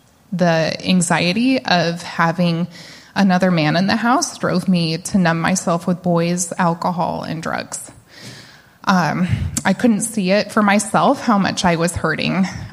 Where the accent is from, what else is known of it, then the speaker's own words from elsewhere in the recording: Omaha, Nebraska, United States; I grew up in Omaha, Nebraska. My parents were young when they had me.